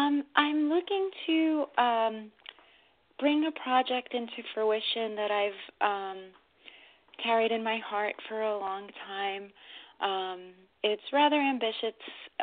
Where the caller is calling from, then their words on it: New York, United States; I'm in New York.